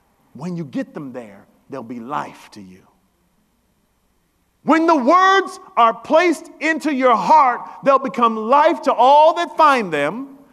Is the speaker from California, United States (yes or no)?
yes; Oakland, California, United States; So, when I grew up, I grew up in Oakland.